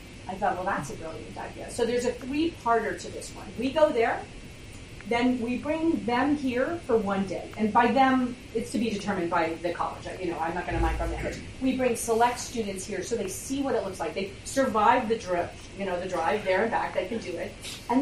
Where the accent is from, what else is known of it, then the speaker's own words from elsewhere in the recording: New York, United States; I have to be honest, as a New Yorker, I don't relate